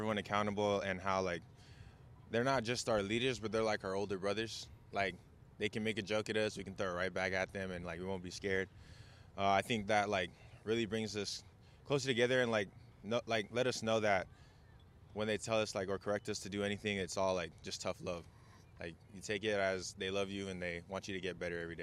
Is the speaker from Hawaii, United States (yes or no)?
yes; Hawaii, United States; I grew up in Kuku in Hawaii, and like if you know about their high school football, it's like a whole community